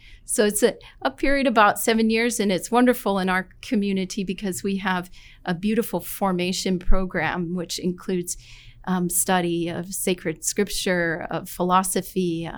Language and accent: English; Boulder, Colorado, United States; I'm from Boulder, Colorado. So I grew up really skiing and biking and hiking and doing lots of stuff.